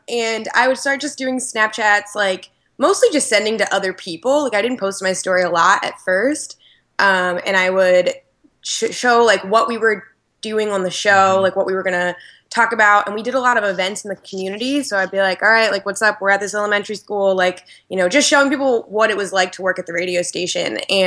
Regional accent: Pennsylvania, United States; I did an internship in TV news for like a local news station in my hometown. It was News 8, WGAL.

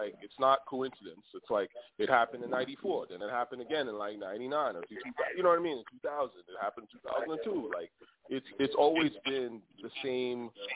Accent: Toronto, Ontario, Canada; also born or lived in Brooklyn; I'm actually from Toronto, but I would say I'm from Toronto via Brooklyn. I used to live in Brooklyn for a bit.

